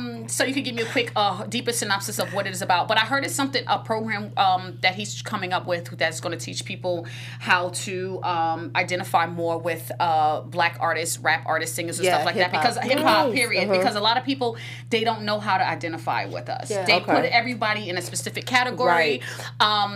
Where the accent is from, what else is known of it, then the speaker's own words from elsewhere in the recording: New York, United States; I'm a New Yorker for life, but we fell off in the rap game.